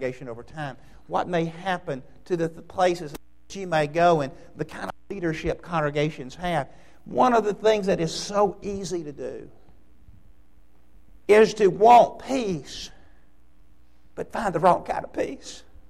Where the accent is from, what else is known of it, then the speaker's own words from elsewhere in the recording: New York, United States; well, no, I'm from New York, and they'd all laugh at that.